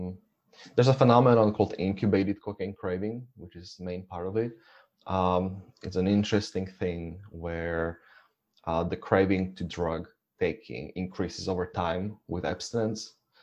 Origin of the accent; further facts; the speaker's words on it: Slovakia; No, I'm from Slovakia.